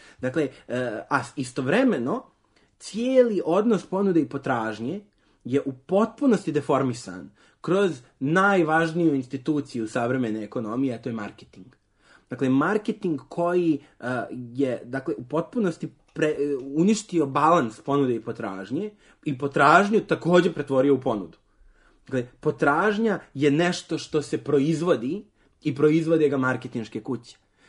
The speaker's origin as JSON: {"language": "Serbian", "country": "Serbia", "said": "kada dolazimo mi iz Srbije koji imamo vrlo sličan odnos prema životu"}